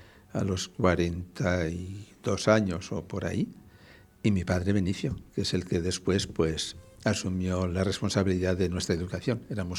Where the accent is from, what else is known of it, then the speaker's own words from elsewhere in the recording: Celorio, Asturias, Spain; Sí, nací en Celorio de Llanes, Asturias.